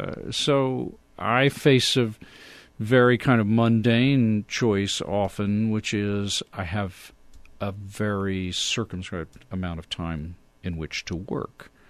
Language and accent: English; Austin, Texas, United States; So I grew up in Austin, in the Hill Country, not far from Johnson City.